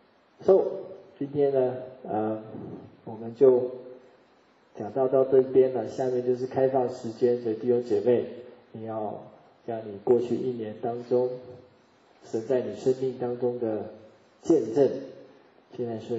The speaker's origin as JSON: {"language": "Chinese", "country": "China", "said": "我们中国人很少那个你的盘子是黑色的"}